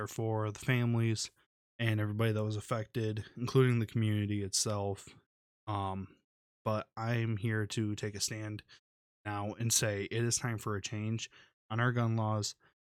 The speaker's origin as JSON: {"language": "English", "region": "Michigan", "country": "United States", "tie": "born or raised there", "said": "Recently, we did have a school shooting here in my home state of Michigan, and I knew the area quite well."}